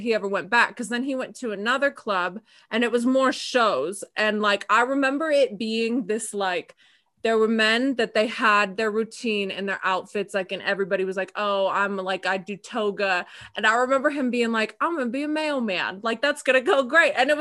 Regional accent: Las Vegas, Nevada, United States; also born or lived in California; I was living in California at the time, and then I'm from Vegas originally, and I was moving back

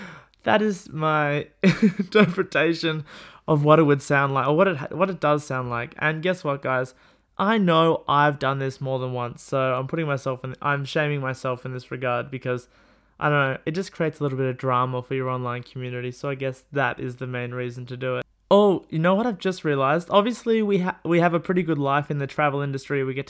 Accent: Australia; As an Australian, if you don't know, Australia and New Zealand have this brotherly rivalry

